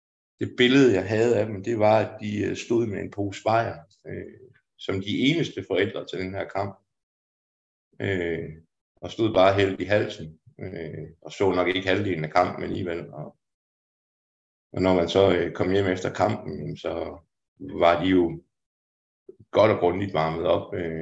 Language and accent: Danish; Aarhus, Central Denmark Region, Denmark; så er jeg 44 år gammel. Så det vil sige, at jeg er en 78'er. Og jeg er født og opvokset i og omkring Aarhus.